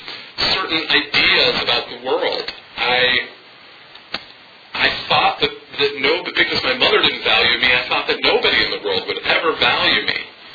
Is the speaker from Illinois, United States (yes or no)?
yes; Chicago, Illinois, United States; I moved to California because I'm from Chicago, and I moved to California because that was the solution to my problem.